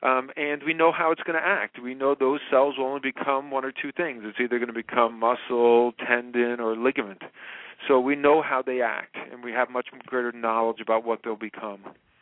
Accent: New Jersey, United States; also born or lived in New York; I'm out of New Jersey and New York

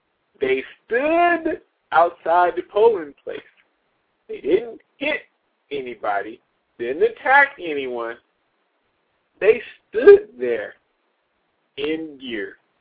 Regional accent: Indianapolis, Indiana, United States; first hater of the week comes out of my hometown, Indianapolis.

